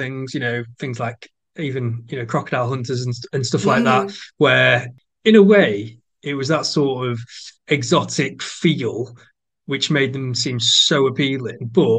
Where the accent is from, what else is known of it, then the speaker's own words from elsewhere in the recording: North West England, United Kingdom; now in Somerset, United Kingdom; Growing up in Lancashire, we had plenty of reptiles, but not the same volumes as in the south, and certainly not grass snakes and that sort of thing. But now I've moved to Somerset, and in the Mendips particularly, where adders are common.